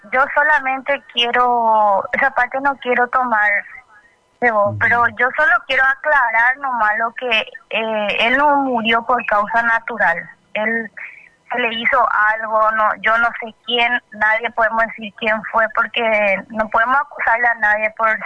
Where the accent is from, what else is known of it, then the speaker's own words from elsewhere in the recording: Itauguá, Central, Paraguay; yo soy de Itagua